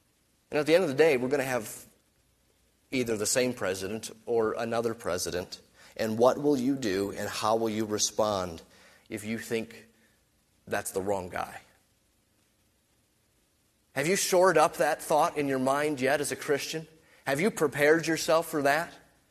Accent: United States; I'm an American

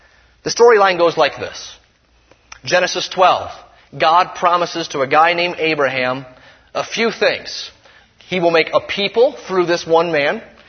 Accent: Detroit, Michigan, United States; that's where I grew up, man. That's my hometown. You know, I hear every now and then reports of Detroit getting worse. I kind of go, kind of get bummed. You know, I'm a Detroit guy, proud of Motown, Motor City

